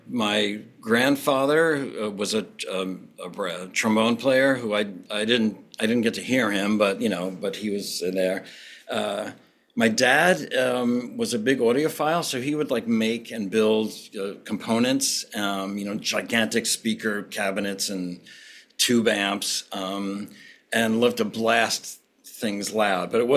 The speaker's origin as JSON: {"language": "English", "region": "New York", "country": "United States", "tie": "born or raised there", "said": "I was raised on Long Island, which is suburban in New York area."}